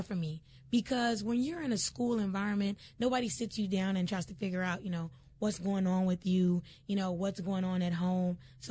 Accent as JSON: {"language": "English", "town": "San Antonio", "region": "Texas", "country": "United States", "said": "I'm originally from San Antonio, and we moved here in 2010."}